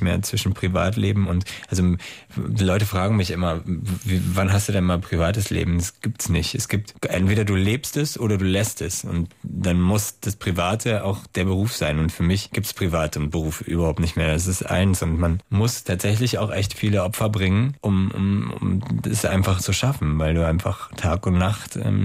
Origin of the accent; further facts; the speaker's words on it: Berlin, Germany; Und wenn man dann auch noch gesagt hat, ich komme aus Berlin